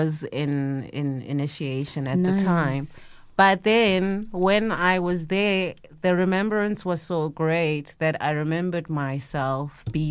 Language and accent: English; Johannesburg, Gauteng, South Africa; I'm in Joburg, I grew up in Joburg